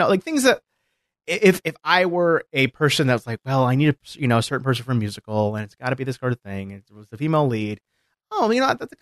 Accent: Michigan, United States; I mean, I grew up in Michigan, so I did grow up in the Midwest

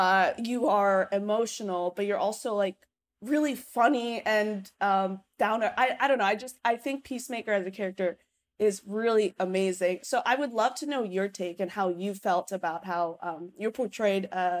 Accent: Manhattan, New York, United States; I don't know about riding the crowded subway. I'm from Manhattan.

